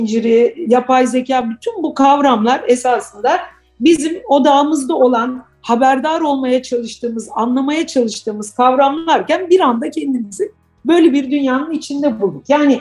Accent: Antakya, Hatay, Turkey; born there; farklı kültürlerin buluşma noktası olan Antakya'da doğdum. O yüzden büyük masaların olduğu sosyal ortamların içerisinde büyüdüm.

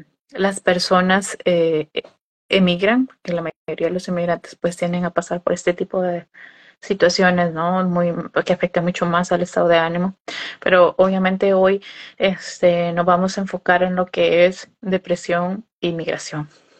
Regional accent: Honduras; ella emigró de Perú y yo emigré de Honduras.

